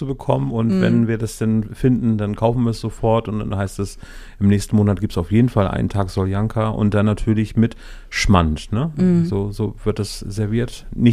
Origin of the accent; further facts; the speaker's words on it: West Germany, Germany; da hat man sich dann schon als Wessi gefühlt, weil es halt einfach auch Westdeutschland war, wo wir herkamen.